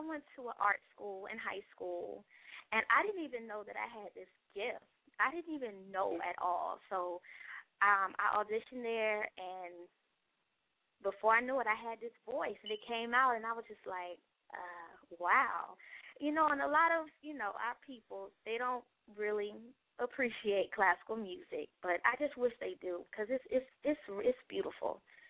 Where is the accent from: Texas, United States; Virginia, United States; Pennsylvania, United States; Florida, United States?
Florida, United States; West Palm Beach; Hello. This is … I'm from West Palm Beach, Florida.